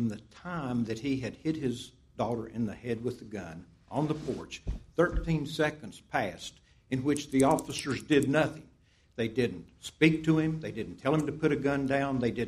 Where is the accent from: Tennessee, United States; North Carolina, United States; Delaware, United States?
North Carolina, United States; I'm an attorney from Haywood County, North Carolina